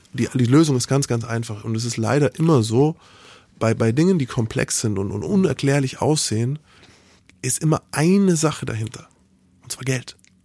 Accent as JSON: {"language": "German", "region": "Bavaria", "country": "Germany", "said": "Ich komme aus Bayern."}